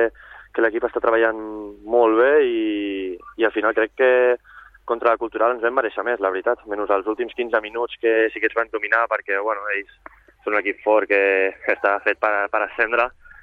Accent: Sabadell, Catalonia, Spain; Al final soc de Sabadell, que estimo el club

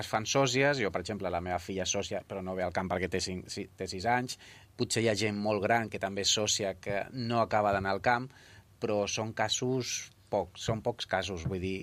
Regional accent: Sentmenat, Catalonia, Spain; jo sóc de Sant Manat

